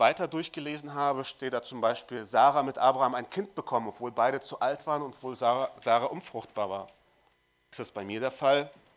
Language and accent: German; Marburg, Hesse, Germany; now in Babenhausen, Germany; Ich komme aus Marburg, bin nach Babenhausen gezogen.